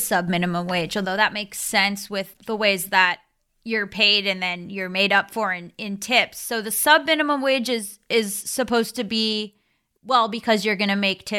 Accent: Florida, United States; Yeah, I'm from Florida, so I understand.

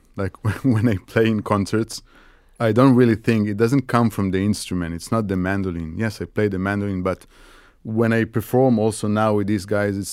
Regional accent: Israel; We're born and raised in Israel, but for families that come from Morocco.

